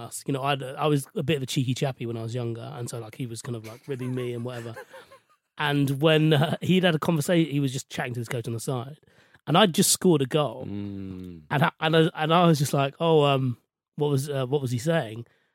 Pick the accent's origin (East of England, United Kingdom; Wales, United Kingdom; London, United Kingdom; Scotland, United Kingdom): London, United Kingdom; I was born and raised in West London